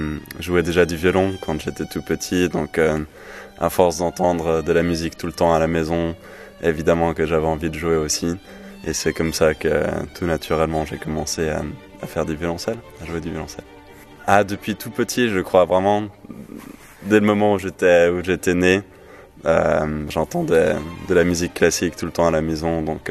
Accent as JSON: {"language": "French", "region": "Geneva", "country": "Switzerland", "said": "je viens de Genève"}